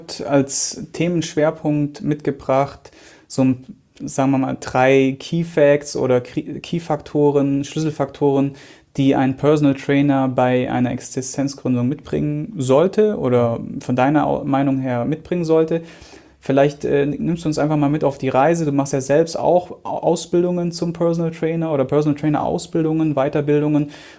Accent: Stuttgart, Baden-Württemberg, Germany; Heute bin ich zu Gast in meinem Heimatland Stuttgart

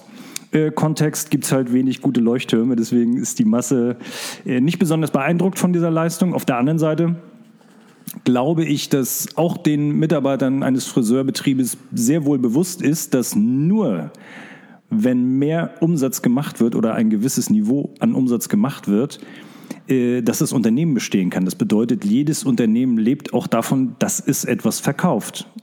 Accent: Mecklenburg-Vorpommern, Germany; Ich komme ja aus Mecklenburg-Vorpommern.

